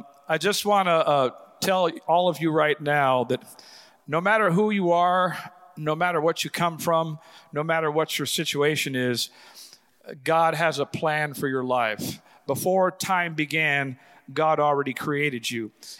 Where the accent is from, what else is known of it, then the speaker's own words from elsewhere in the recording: Compton, California, United States; I grew up in Compton, the ghettos of California. So I have seen everything that life has to offer.